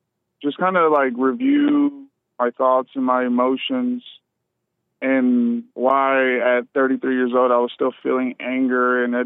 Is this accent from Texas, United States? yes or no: yes; Dallas, Texas, United States; at least for me growing up in Dallas, Texas, I mean, they're mostly white.